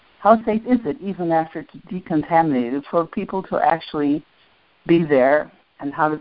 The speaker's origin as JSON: {"language": "English", "region": "Washington", "country": "United States", "said": "from Washington State, and I have a double question."}